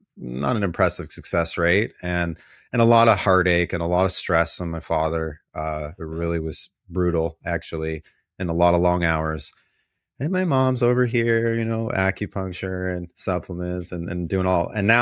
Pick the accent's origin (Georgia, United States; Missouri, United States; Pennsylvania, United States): Missouri, United States; Yeah, so I grew up there.